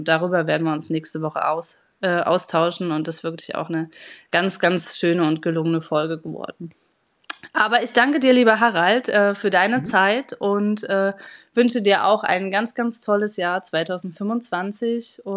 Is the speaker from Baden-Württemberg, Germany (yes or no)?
no; Potsdam, Brandenburg, Germany; ich komme aus Potsdam. Potsdam liegt ja in Brandenburg beim Spreewald